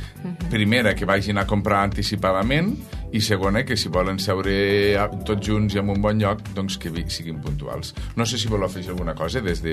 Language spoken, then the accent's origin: Catalan; Balaguer, Catalonia, Spain; com a urgellencs que som, el Lluís és de la zona alta de les Terres d'Urgell, de la Seu d'Urgell, nosaltres som de Balaguer